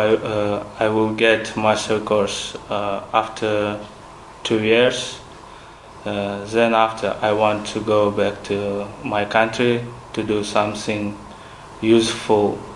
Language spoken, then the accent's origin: English; Kazakhstan; English is a second language; now in Oxford, United Kingdom; I am from Kazakhstan, so I came to Oxford to study English.